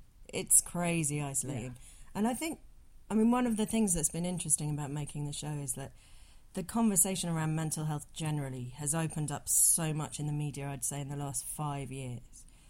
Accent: London, United Kingdom; But I identify very strongly as a Londoner. And so partly it's high-fiving my city.

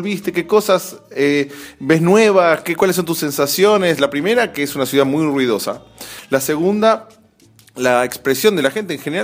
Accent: Argentina; accent: Argentine; aún con el tono argentino en mi voz y mi acento, me quieren pasear. Tuve bastantes episodios de paseanderos, vamos a decir, amigos de New Taxi, ¿eh? ¿Quieren pasear? Saludos a todos. Pero bueno, nada, estoy muy contento de estar acá en Argentina.

